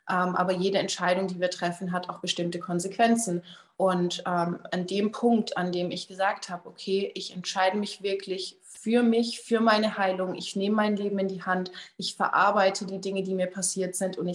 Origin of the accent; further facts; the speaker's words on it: United States; first language English; German is a second language; ich komme ja aus Amerika, deswegen denke ich immer ein bisschen auf Englisch, ich lerne ja auch auf Englisch